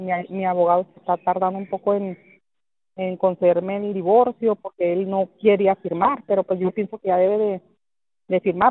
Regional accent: Ciudad Juárez, Chihuahua, Mexico; now in El Paso, United States; yo soy de Ciudad Juárez, Chihuahua. Ahí estoy casada legalmente. Me vine a los Estados Unidos, al Paso, Texas.

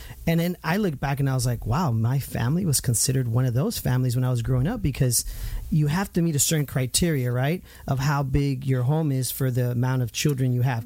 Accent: Santa Ana, California, United States; because we didn't have enough rooms in our homes when we were growing up in Santa Ana.

